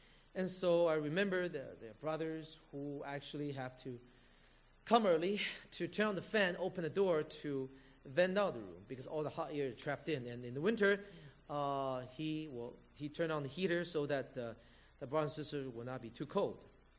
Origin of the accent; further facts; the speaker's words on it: Los Angeles, California, United States; I'm married with three kids